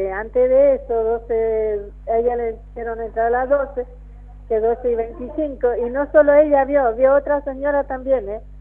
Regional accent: Goya, Corrientes, Argentina; Pero ella es de Goya, ella es de allá de mi pueblo

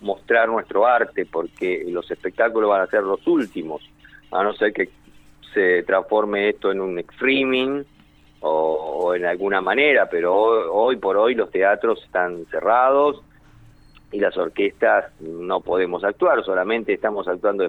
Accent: Rosario, Santa Fe, Argentina; now in Buenos Aires, Argentina; yo soy rosarino en realidad. Ajá. Y vine a Buenos Aires

